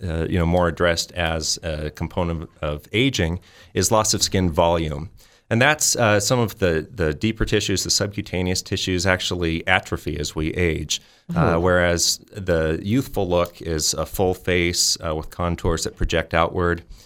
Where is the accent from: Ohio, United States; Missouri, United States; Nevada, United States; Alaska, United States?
Nevada, United States; Reno; also born or lived in Orange County, United States; And then I was over in Orange County for 3 years doing plastic surgery. And now I'm back to my hometown in Reno.